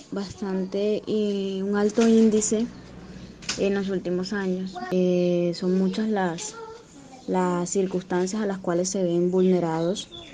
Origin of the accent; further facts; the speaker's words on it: Colombia; es una situación que como colombianos y como personas primeramente nos compete a todos